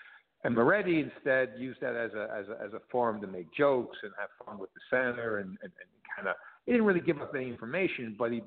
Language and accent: English; Brooklyn, New York, United States; I grew up in Brooklyn, and my dad hung out with guys like that.